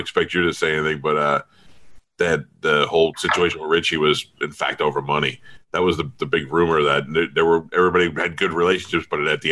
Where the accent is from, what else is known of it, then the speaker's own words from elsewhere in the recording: Staten Island, New York, United States; Yeah, I got to tell you, and I grew up in Staten Island.